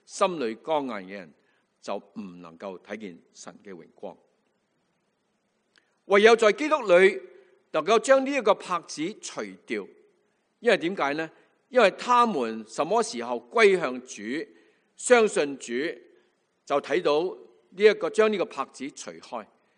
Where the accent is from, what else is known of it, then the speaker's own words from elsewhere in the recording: Chaozhou, Guangdong, China; 佢唔知点解知道我系潮州人，我都冇讲过一句啊。